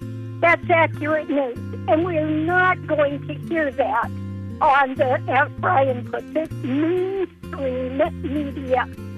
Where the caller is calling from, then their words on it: Baker City, Oregon, United States; I'm from Baker City, Oregon, and I listen to American Family Radio